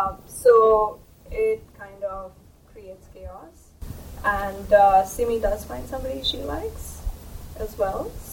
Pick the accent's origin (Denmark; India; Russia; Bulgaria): India; now in Boston, United States; and I grew up in India, but I've lived here for over 20 years in the Boston area.